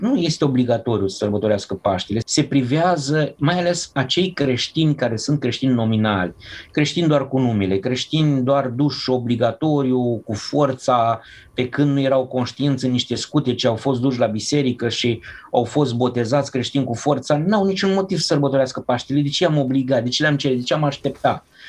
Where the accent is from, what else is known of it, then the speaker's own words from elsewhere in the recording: Romania; nu disprețuiesc că eu sunt român, mă identific ca român, dar plâng pentru neamul acesta